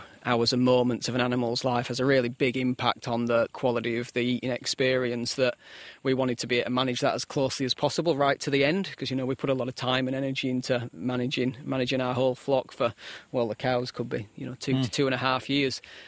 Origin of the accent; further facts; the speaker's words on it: Yorkshire and the Humber, United Kingdom; So I'm originally from Yorkshire in England, and we grew up in quite a rural area, just a little village. We did have a little small holding over there, a couple of acres is what we grew up on